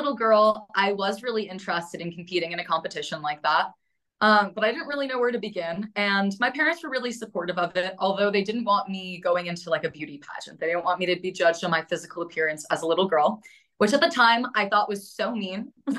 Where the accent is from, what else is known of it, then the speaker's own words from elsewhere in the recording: Brooklyn, New York, United States; born there; now in Prescott, United States; I was born in Brooklyn, New York. I'm originally from New York. So I'm always a New York girl, but I really, really do fully consider myself an Arizona transplant.